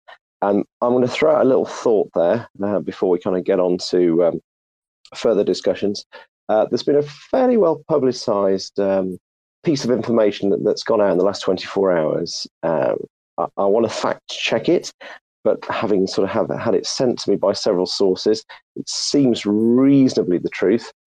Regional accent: United Kingdom; I don't want to appear rude being British

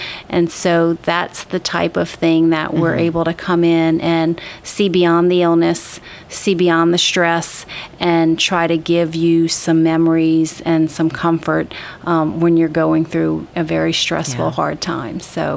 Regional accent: Lafayette, Louisiana, United States; moved away as an adult; So I am originally from Lafayette, graduated from UL with a degree in communications and English.

